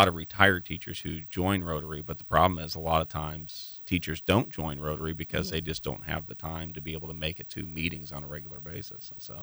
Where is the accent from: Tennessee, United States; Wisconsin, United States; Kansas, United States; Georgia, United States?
Kansas, United States; Arkansas City; now in Lawrence, United States; Well, actually, I grew up in Kansas. I grew up in Arkansas City, and then I came to Lawrence like most people by going to school